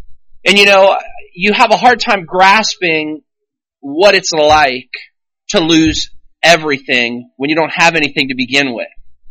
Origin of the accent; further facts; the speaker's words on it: Hopewell, United States; now in Louisiana, United States; My wife, Ariane, and I, we actually grew up around here. My wife grew up out by the airport. I grew up there in Hopewell, and we got married in 2010, and we moved to Louisiana.